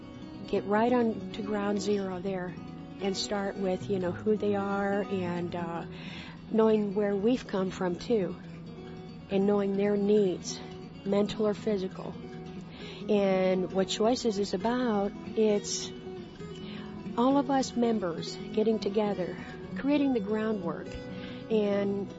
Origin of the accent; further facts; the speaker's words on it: Akron, Ohio, United States; I'm from Akron, Ohio